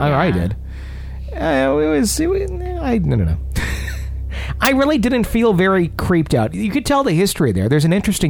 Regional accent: Boyertown, Pennsylvania, United States; In my hometown of Boyertown, Pennsylvania, in 1908, there was a play going on the second floor.

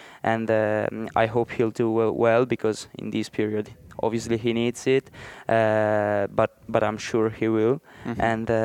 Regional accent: Italy; English is a second language; I'm from Italy

